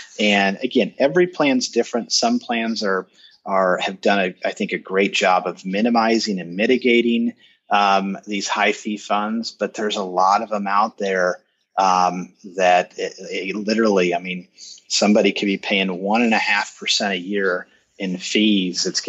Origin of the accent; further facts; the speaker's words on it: Kansas City, Missouri, United States; I'm in Kansas City, and American Century is in my hometown, and they've got two massive buildings down on the plaza.